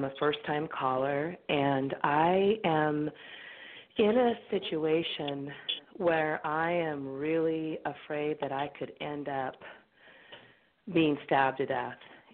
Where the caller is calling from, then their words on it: California, United States; I'm calling from the Monterey Bay area next to Carmel, Monterey, Pebble Beach area.